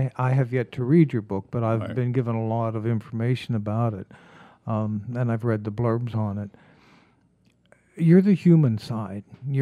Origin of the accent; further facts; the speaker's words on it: Pennsylvania, United States; And then when I got up to my hometown in Pennsylvania